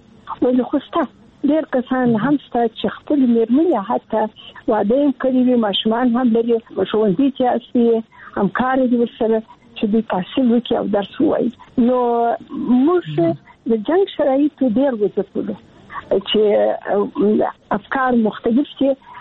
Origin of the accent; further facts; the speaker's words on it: Kandahar, Afghanistan; also born or lived in Kabul; زه د کندهار یم، د کندهار د مونیا لالې شي چې مې زده کړې وکړې او کابل پوهنتون ته ولاړم.